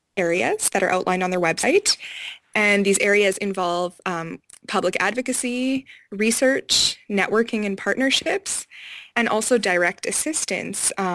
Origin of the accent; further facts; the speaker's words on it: Edmonton, Alberta, Canada; I grew up in Edmonton. I'm just hanging out here right now as I prepare.